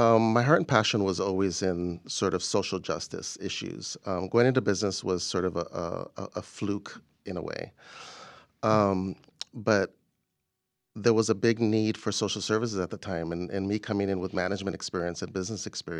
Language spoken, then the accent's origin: English; Santa Monica, California, United States; Yeah, well, it started in West Los Angeles in Santa Monica area. That's where I grew up and went to high school. And, you know, grew up in a very diverse community